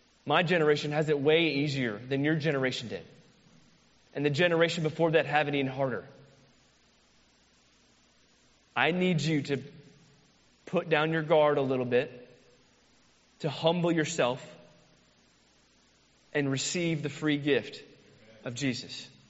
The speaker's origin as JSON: {"language": "English", "region": "Florida", "country": "United States", "said": "I have Florida, the greatest state in the world. I had to network to get. I was born in Florida. I'm a Floridian."}